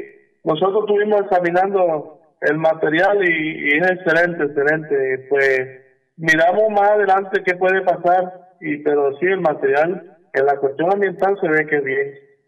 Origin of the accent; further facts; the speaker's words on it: La Guajira, Colombia; nosotros somos un rincón de La Guajira